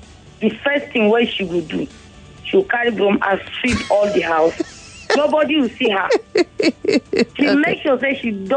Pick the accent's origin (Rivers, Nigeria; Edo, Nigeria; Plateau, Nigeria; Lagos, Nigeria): Plateau, Nigeria; I'm from Plateau State, Lantern Local Government.